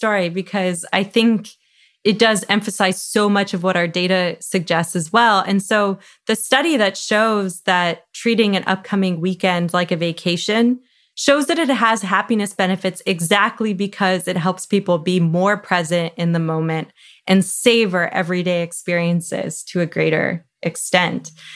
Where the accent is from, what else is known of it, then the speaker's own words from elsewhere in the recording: Canada; I'm Canadian